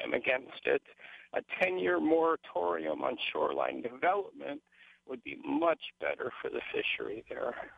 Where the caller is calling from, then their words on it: Hawaii, United States; I'm calling from the Big Island regarding the 10-year ban on shoreline fishing in North Kona.